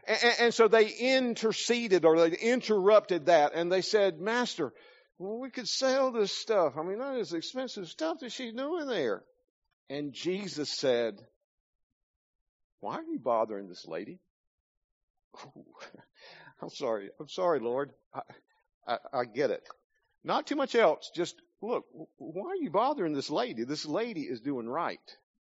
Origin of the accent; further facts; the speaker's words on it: Southern US, United States; moved away; But if you go anywhere close to where I'm from, you might hear this: bless their heart.